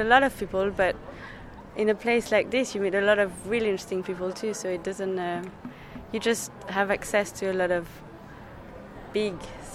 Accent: Paris, Île-de-France, France; Yes, I'm from Paris, yes.

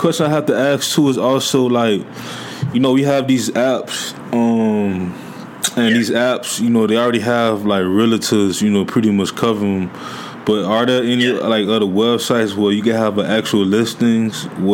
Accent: Miami, Florida, United States; now in Fort Lauderdale, United States; I stay in the Fort Lauderdale area, because I'm from Miami, I'm from Dade, but me and my wife, we live here in Broward County.

